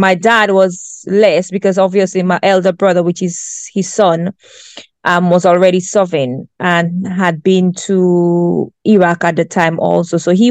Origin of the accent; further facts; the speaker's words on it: Grenada; even though I may be from the Caribbean, I'm from Grenada